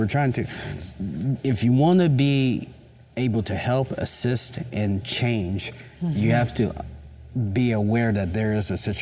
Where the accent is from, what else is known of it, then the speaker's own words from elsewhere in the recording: Poplar Bluff, Missouri, United States; also born or lived in Tulsa; now in Springfield, United States; We moved here from Tulsa. I was born and raised in DeBoo Hill, so Poplar Bluff. Farm boy, we're black farmers down there.